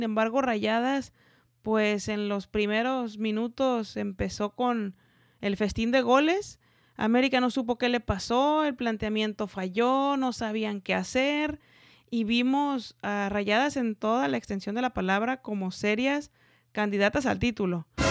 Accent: Mexico; soy mujer, soy mexicana

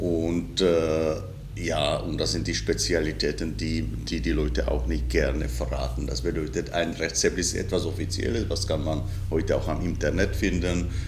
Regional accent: Brno, South Moravian Region, Czechia; born there; German is a second language; Ich bin eigentlich gebürtiger Brüner, das bedeutet aus Brno, ein Südmörer aus einem Dörfern südlich von Brünn. Das war historisch so eine deutschsprachige Insel. So habe ich auch eine gewisse Liebe zur deutschen Sprache.

